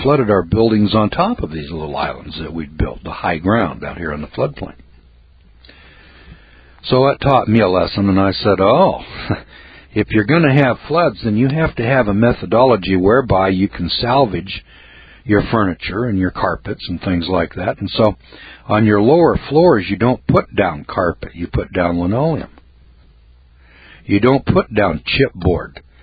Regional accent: California, United States; Now, I'm from California, and I can tell you that about every 30 years or so, you have a big flooding pattern comes through. And in the Eel River Valley, where I'm from

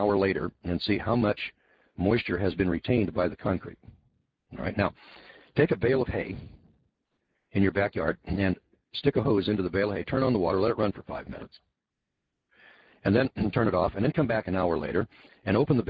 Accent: Rust Belt, United States; I'm a snowbird from the Rust Belt

